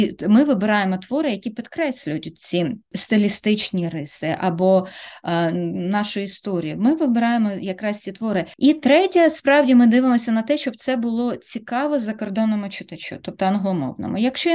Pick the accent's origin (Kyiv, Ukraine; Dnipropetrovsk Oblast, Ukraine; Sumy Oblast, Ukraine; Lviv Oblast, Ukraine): Dnipropetrovsk Oblast, Ukraine; Kryvyi Rih; Я народилася, виросла в Кривому Розі. Це російськомовне місто. Але я виросла в родині, де Україна, українська історія – це було щось таке священне.